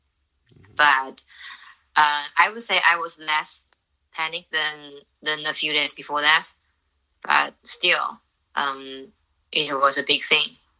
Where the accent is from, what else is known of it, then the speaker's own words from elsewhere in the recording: Wuhan, Hubei, China; I'm from Wuhan, China.